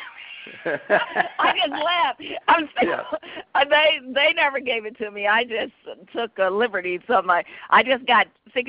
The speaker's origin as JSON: {"language": "English", "region": "North Carolina", "country": "United States", "tie": "born there", "said": "I was born in North Carolina"}